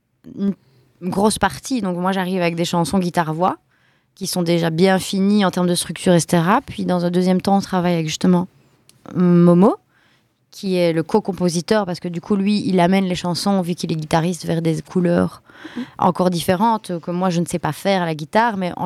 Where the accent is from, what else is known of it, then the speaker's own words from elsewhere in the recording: Extremadura, Spain; French is a second language; Et en Extrémadure, j'ai été 2 fois dans ma vie. Hein. Mais par contre, je le vois bien quand je rencontre d'autres Espagnols, que je suis d'Extrémadure. Parce que la culture, ça se transmet, quoi.